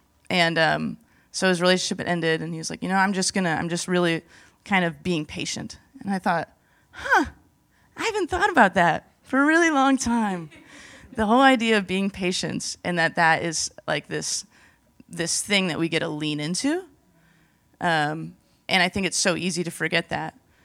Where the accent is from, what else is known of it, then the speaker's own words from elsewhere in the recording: Washington, United States; So I grew up outside of Seattle area. I'm a Northwestern person. But then I moved down to L.A., went to school down there in Southern California area at Azusa Pacific